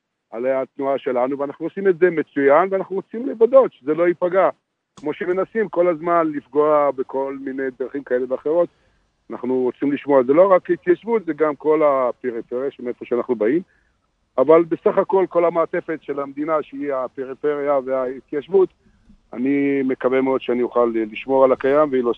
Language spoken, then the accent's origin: Hebrew; Northern District, Israel; אני בא מאזור הגליל העליון, כן.